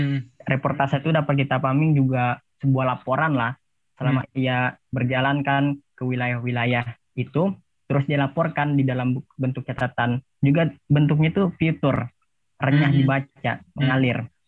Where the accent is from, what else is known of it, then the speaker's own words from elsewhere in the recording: Sawahlunto, West Sumatra, Indonesia; Bukan karena gue berasal dari Sawalunto